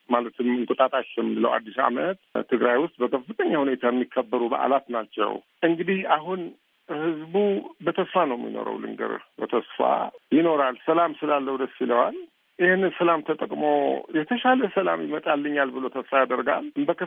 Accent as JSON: {"language": "Amharic", "region": "Tigray", "country": "Ethiopia", "tie": "born or raised there", "said": "እኔ እዚሁ ከተማ ውስጥ ነው ያለሁት። እዚህ ተወለድኩ፣ እዚህ ያደግኩ፣ እዚህ ያረጀሁት። አሁን እዚህ ነው ያለሁት።"}